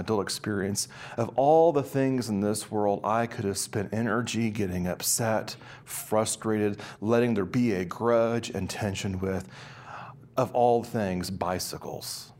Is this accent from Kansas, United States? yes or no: yes; Kansas, United States; growing up on the edge of my hometown in Kansas.